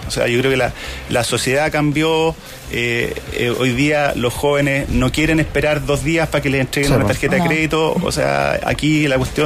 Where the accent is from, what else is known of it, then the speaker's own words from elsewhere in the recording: Chile; El cliente y la sociedad en UK o en Polonia es distinto a como somos los chilenos.